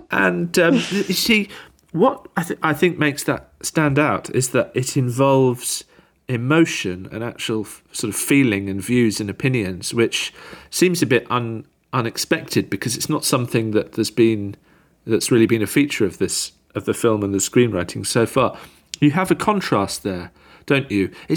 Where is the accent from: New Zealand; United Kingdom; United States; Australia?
United Kingdom; I don't know whether it's just me being British English, but I would love to hear the views of American listeners